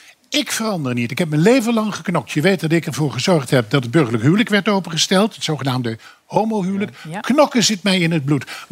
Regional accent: Tilburg, North Brabant, Netherlands; wij komen allebei uit Tilburg.

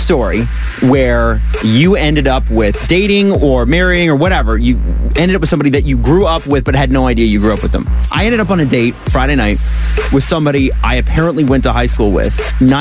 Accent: Scarborough, Ontario, Canada; And I was like, oh, I grew up in Scarborough.

